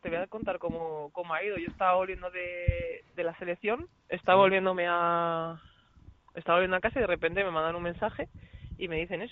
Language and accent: Spanish; Cantabria, Spain; Yo es que soy cántabra, ¿vale?